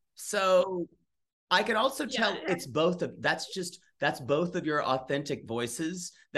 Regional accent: the South, United States; accent: Southern; I've tried to unsouthern my accent, and but certain times, if I've had like 2 glasses of wine, it goes out the window.

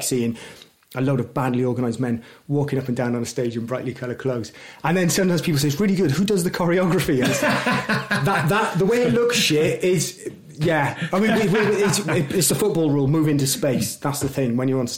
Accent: Newport, Wales, United Kingdom; we're all from Newport.

